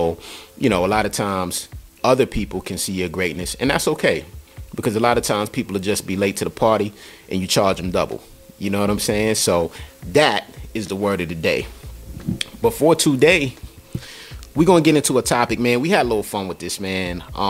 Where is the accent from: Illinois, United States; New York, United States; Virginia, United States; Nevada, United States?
New York, United States; Queens; Born and raised in Queens, New York, so I love lyrics.